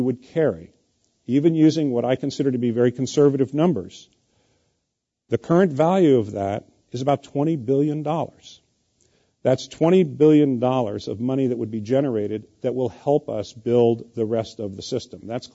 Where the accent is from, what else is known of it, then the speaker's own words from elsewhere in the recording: California, United States; as a Californian who's been here for 36 years, I had not spent much time in the Central Valley.